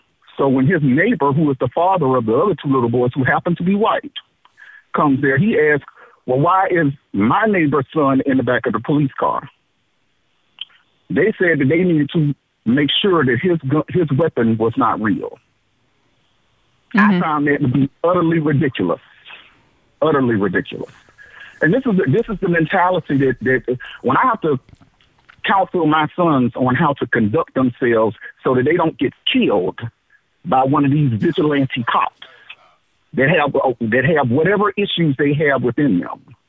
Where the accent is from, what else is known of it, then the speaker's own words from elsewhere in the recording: New York, United States; also born or lived in Georgia; now in Jacksonville, United States; we're originally from New York State, but I've been here via Georgia, but I've been in Jacksonville about 10 years now.